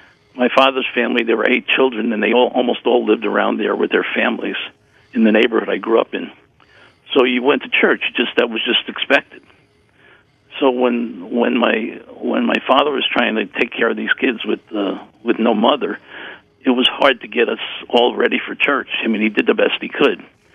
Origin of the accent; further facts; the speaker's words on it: Brooklyn, New York, United States; Anyway, I grew up in Brooklyn, New York, which is where I'm from, in what I would consider to be probably an average Catholic family of the time.